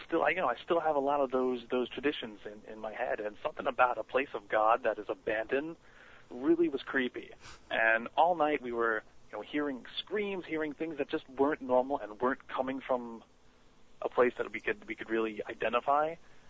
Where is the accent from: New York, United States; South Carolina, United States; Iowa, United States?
New York, United States; Staten Island; Now, I'd been hearing about this place growing up on Staten Island for years, but I never went there.